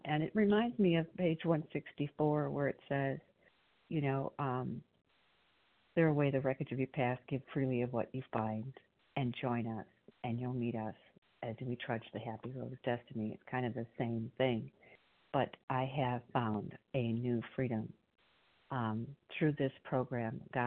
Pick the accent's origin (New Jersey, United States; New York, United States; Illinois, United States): Illinois, United States; I'm from Illinois.